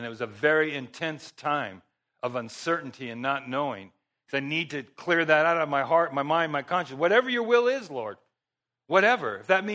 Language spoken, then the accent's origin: English; California, United States; I personally struggled growing up in Southern California, 9 brothers and sisters, including myself, the oldest boy